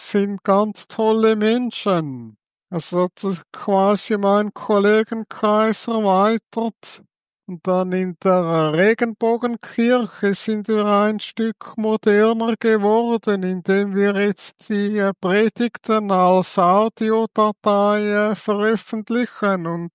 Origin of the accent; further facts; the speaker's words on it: Zurich, Switzerland; ich bin in Zürich aufgewachsen. Mein Vater kommt aus Bern und meine Mutter aus dem Thurgau. Aufgewachsen am Zürichberg.